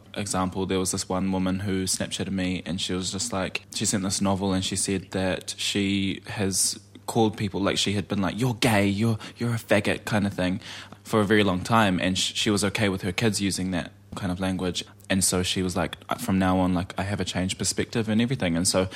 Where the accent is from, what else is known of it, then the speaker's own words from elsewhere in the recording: Gisborne, New Zealand; also born or lived in Rotorua, New Zealand; I normally just say I was born in Rotorua and I was raised in Gisborne. It's pretty simple. Like, I'm New Zealand.